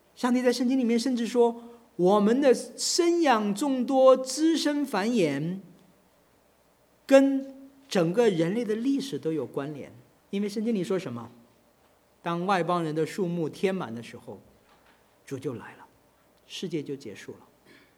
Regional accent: China; 作为中国人真是有福的哦。我们中国人现在世界上最多的人口

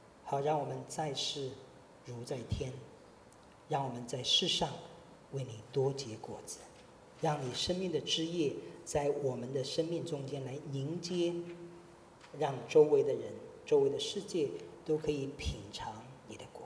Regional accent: Jiangsu, China; 在我老家有一个泉水，一个泉眼，在江苏那边哈， 苏州下面一个县

